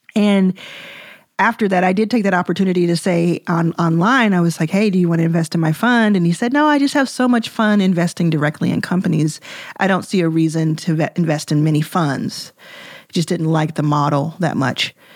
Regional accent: Dallas, Texas, United States; I grew up in Dallas. I grew up with Mark Cuban even before he was in the national eye.

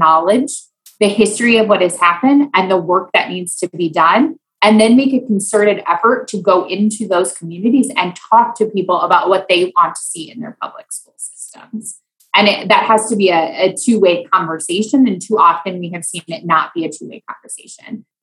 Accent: Iowa, United States; born or raised there

